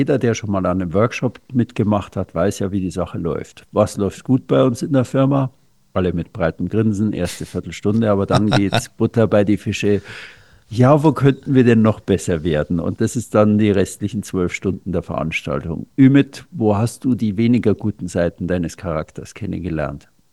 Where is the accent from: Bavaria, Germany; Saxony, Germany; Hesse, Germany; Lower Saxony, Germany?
Bavaria, Germany; Ich bin in Oberbayern ja aufgewachsen